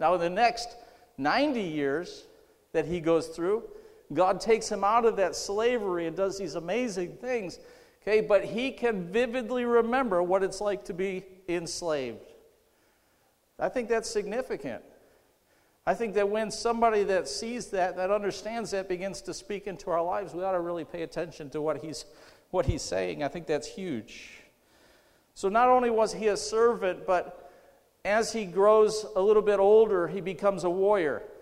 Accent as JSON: {"language": "English", "region": "New York", "country": "United States", "tie": "born or raised there", "said": "I was raised up in Western New York. It took me a lot of years to finally say, hey, I'm a Texan, I'm a Southerner."}